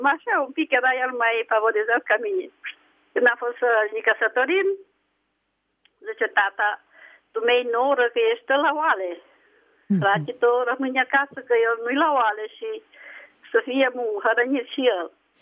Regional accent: Arad, Arad County, Romania; Sunt din Arad.

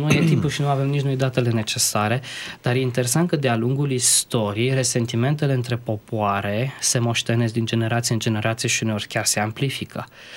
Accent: Romania; și noi ca români, păi pe cine avem la inimă cel mai mult?

